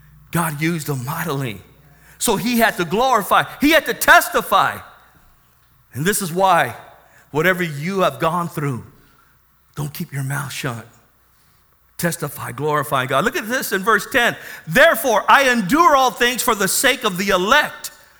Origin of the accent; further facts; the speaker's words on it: National City, California, United States; Come on, I grew up in National City. You know how we used to roll.